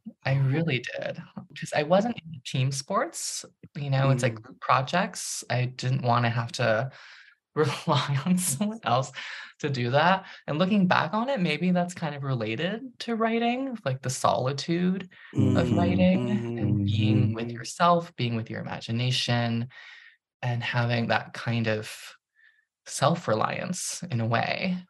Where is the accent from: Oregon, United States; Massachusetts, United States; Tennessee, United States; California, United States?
Massachusetts, United States; Amherst; Because actually, I grew up in Amherst. And I've been to Dickinson's house like 4 different times.